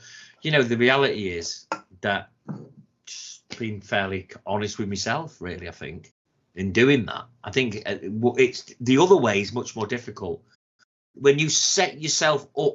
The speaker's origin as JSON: {"language": "English", "region": "Wales", "country": "United Kingdom", "said": "I'm saying this because I am half Welsh. So I am, you know, I think I've got a little bit of a right. I'm not being anti-Welsh. I am fucking Welsh and I live in Wales."}